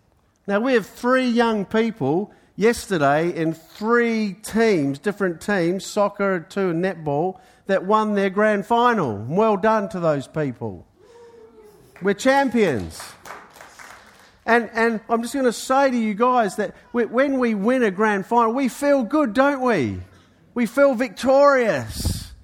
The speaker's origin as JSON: {"language": "English", "country": "New Zealand", "lives_now": "Australia", "said": "New Zealand. Am I an Australian? You bet your cotton socks I am. You know, but I'm still notified as a Kiwi"}